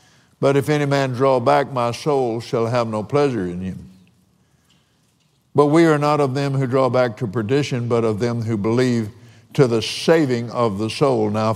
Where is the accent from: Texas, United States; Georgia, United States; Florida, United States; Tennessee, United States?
Texas, United States; I have a favorite one that I text. Yee-haw! But then I'm from West Texas.